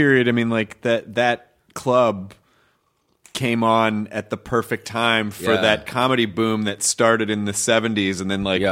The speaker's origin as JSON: {"language": "English", "town": "Memphis", "region": "Tennessee", "country": "United States", "tie": "born or raised there", "also_born_or_lived": "Louisville", "said": "I was born in Kentucky. I grew up in Memphis, Tennessee."}